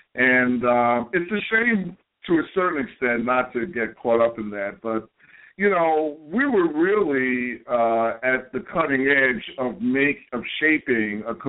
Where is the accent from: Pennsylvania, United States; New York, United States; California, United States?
New York, United States; New Rochelle; also born or lived in Bronx / Brooklyn; I'm from everywhere. I'm from the Bronx sometimes, I'm from Brooklyn, and I'm mostly from New Rochelle.